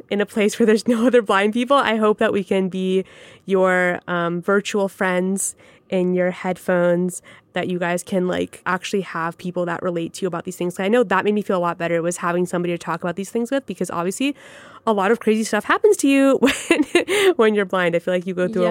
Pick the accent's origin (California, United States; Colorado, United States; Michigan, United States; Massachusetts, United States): Massachusetts, United States; Boston; And also I feel like a big asset of growing up in Massachusetts, Boston area, whatever, is that we always got to meet other blind people.